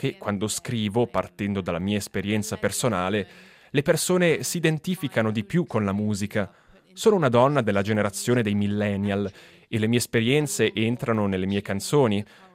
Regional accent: United Kingdom; Italian is a second language; E noi che veniamo dal Regno Unito non siamo abituati a vedere il sole, quindi siamo davvero contenti.

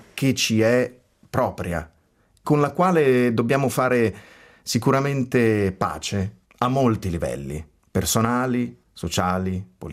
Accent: Ticino, Switzerland; born there; anch'io sono figlio di una migrazione. Sono nato in Ticino, in Svizzera, da una famiglia che vi era emigrata 2 anni prima che io nascessi.

